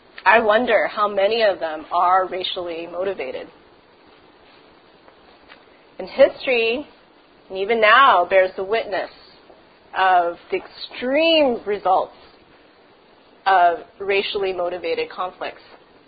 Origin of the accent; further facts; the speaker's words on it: Edmonton, Alberta, Canada; I often get the question when I travel, where are you from? And I'll say, Canada. I know, where are you really from? Because they can't, and or even in Canada, I would say, where are you from? Edmonton.